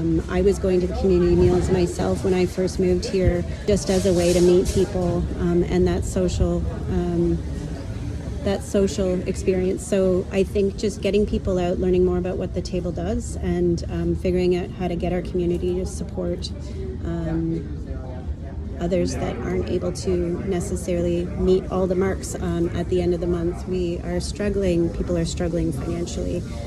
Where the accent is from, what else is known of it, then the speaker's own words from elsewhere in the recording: Perth, Western Australia, Australia; So I moved back to Perth 2 years ago with my own son, and Perth happens to be my hometown, and I'm back decades later